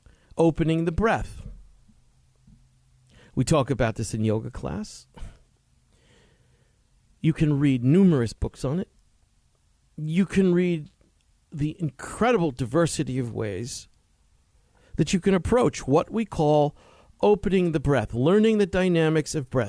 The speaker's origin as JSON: {"language": "English", "region": "East Coast", "country": "United States", "tie": "born or raised there", "said": "It's what I always loved about boxing, about growing up on the East Coast, going to the gyms with that spurious claim that you could fight."}